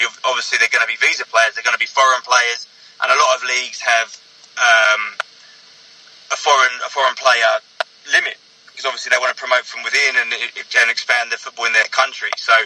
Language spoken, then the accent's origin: English; East of England, United Kingdom; now in Australia; No, I'm originally from Essex. So I've been here 7 years.